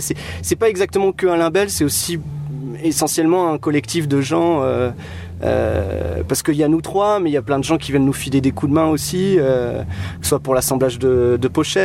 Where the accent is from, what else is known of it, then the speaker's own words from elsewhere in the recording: Île-de-France, France; On vient de la Seine-Saint-Denis, donc c'est la banlieue est parisienne. Ouais. Voilà, on a tous grandi là-bas, en fait.